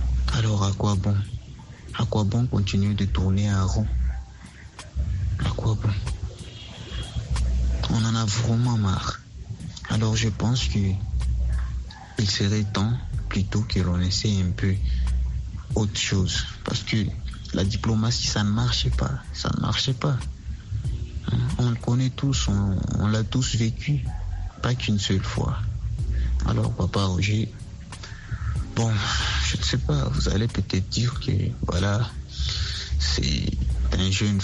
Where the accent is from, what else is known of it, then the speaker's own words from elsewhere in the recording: Bukavu, South Kivu, DR Congo; je suis congolais de l'Est, dans la province du Sud Kivu et la ville de Bukavu.